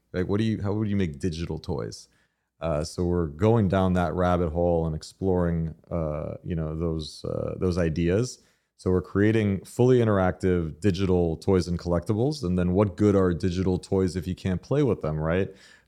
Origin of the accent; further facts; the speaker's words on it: Miami, Florida, United States; So born and raised in Miami, got started in tech when I was about 12 years old.